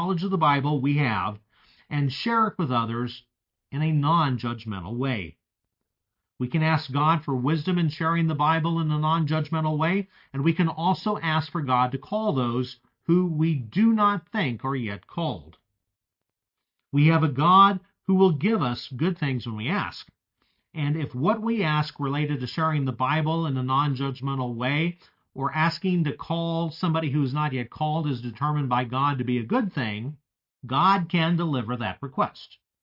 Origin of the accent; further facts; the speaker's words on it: El Paso, Texas, United States; Recently, in my hometown of El Paso, Texas, the sandstorms have been as bad as they have been in recent memory